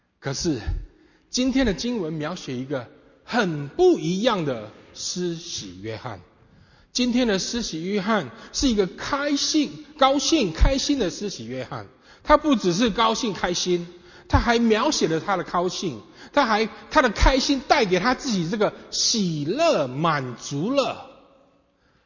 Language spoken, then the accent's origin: Chinese; Hawaii, United States; also born or lived in Taiwan; 我是台湾出生，夏威夷长大的，11岁跟我家人一起移民到夏威夷去，所以在我成长的过程，有充满了东方的文化，也充满了西方的色彩。